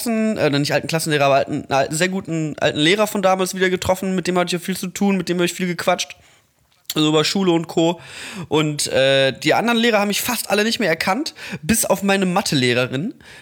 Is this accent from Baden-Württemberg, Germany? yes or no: no; Mettmann, North Rhine-Westphalia, Germany; Das ist halt auch das, was du machen kannst auf am Mettmanner Boden in meiner Heimatstadt. Da ist halt nicht viel.